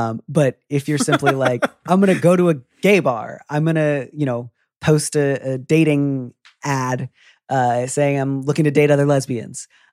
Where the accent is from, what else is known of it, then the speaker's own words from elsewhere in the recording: Midwest, United States; I'm from the Midwest. I don't yell. It's not in my blood.